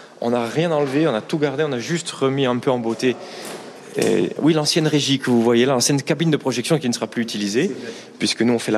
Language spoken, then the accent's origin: French; Ajaccio, Corsica, France; Ben oui, comme tout Ajaccien, on a tous connu l'Empire, on y a tous au moins un souvenir important.